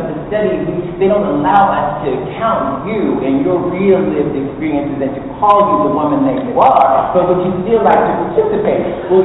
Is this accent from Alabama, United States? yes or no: yes; Mobile, Alabama, United States; I grew up in Mobile, Alabama. And I was a church going youngster.